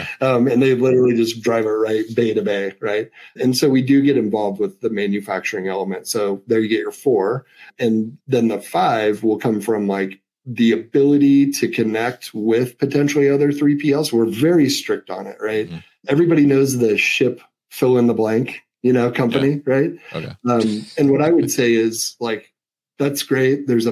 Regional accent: Nebraska, United States; I was like, you're going to think I'm insane. I'm from Nebraska and I know what you're doing.

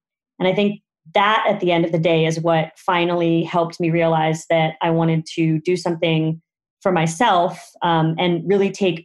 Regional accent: Los Angeles, California, United States; But when I was growing up in Echo Park, it was kind of looked down on by the rest of Los Angeles. It's a very eclectic, ethnically diverse neighborhood. It's filled with hills that are also filled with coyotes and lots of wildlife.

